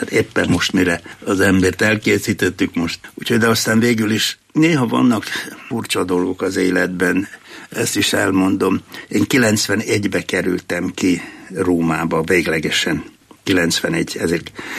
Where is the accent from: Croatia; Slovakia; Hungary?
Croatia; also born or lived in Serbia; Én magyar vagyok. Jugoszláviába, most már mondják, Szerbiába születtem. Horvátországban nevelkedtem. Angliába jártam 30 évig minden nyáron, tehát az én lelkipásztori tapasztalatom az angol. olasz állampolgár vagyok, ezért az én identitásom az osztrák-magyar